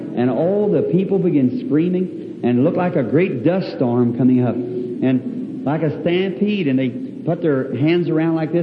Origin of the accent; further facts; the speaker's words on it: United States; Now, I think if there's one thing that this nation has done, I'm an American, God knows that.